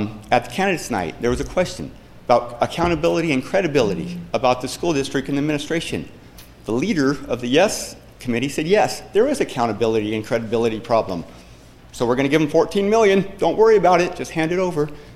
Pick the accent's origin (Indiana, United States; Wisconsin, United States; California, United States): California, United States; Willows; born there; I was born in Willows, October 20th, 1966.